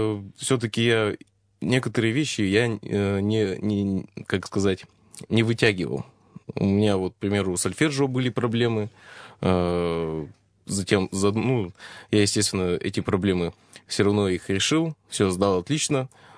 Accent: Asbest, Sverdlovsk Oblast, Russia; Я сам из Асбеста.

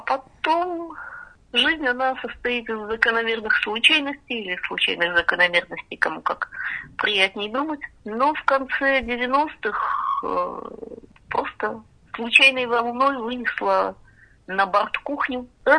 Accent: Yekaterinburg, Sverdlovsk Oblast, Russia; Я родилась в Свердловске, так с тех пор в Екатеринбурге и живу.

